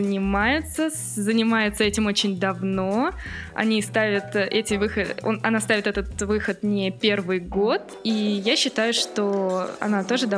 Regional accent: Astrakhan, Astrakhan Oblast, Russia; Я родом из Астрахани.

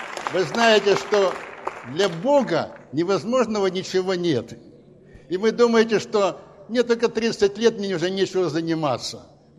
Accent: Kyiv, Ukraine; now in Vatutine, Ukraine; мы сами киевляне, коренные киевляне. У нас есть трехкомнатная квартира на Березняках.

